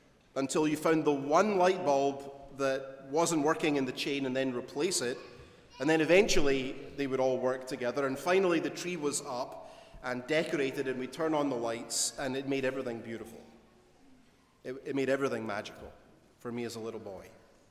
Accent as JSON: {"language": "English", "region": "Scotland", "country": "United Kingdom", "tie": "born or raised there", "lives_now": "United States", "said": "Growing up in Scotland meant that around this time of year in December, it starts getting dark about 2:30 in the afternoon."}